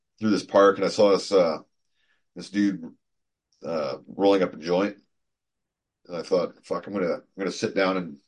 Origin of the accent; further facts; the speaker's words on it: Vancouver, British Columbia, Canada; the guy popped huge hearing that I was from Vancouver, BC.